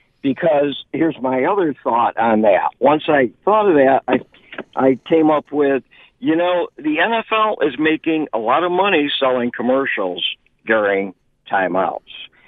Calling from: Englewood, Florida, United States; I'm calling from Englewood, Florida.

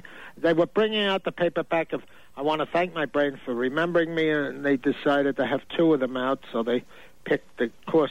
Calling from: New York City, New York, United States; 26 doors over Broadway Stories.

